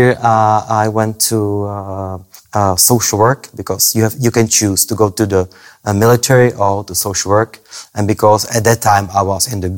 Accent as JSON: {"language": "English", "country": "Czechia", "tie": "born or raised there", "second_language": "English", "said": "I was born in an atheistic family under the communism. So nobody taught us about God, about Jesus."}